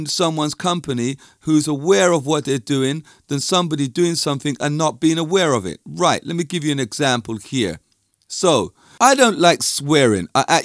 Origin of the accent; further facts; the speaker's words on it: London, United Kingdom; born there; You know what a Londoner is. I was born in London. Proud of it.